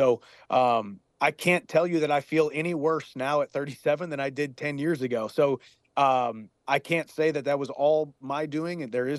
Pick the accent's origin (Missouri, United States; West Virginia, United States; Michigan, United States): Missouri, United States; Even if I walked on to Mizzou, where I wanted to go in my home state of Missouri